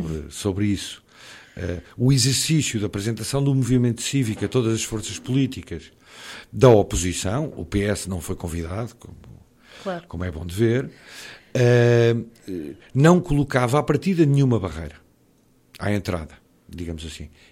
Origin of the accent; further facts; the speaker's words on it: Alenquer, Lisbon, Portugal; eu, embora seja de Alenquer, Sempre tenha mantido ligação à minha terra, por razões profissionais. Estava a viver e a trabalhar em Lisboa, onde casei, tenho 3 filhos.